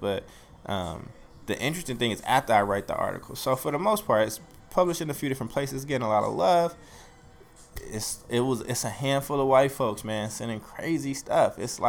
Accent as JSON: {"language": "English", "town": "Oakland", "region": "California", "country": "United States", "said": "they was in love with LA and Oakland music. And so I was from Oakland."}